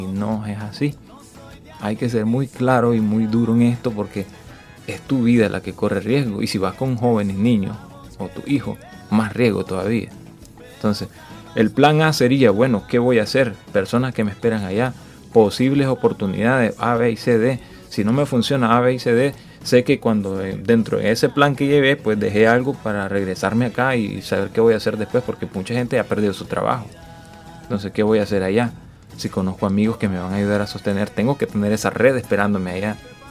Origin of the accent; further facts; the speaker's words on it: Nicaragua; Sabemos que nosotros como nicaragüenses sobrevivimos con, así como decimos popularmente, con arroz, frijoles, tortilla y queso.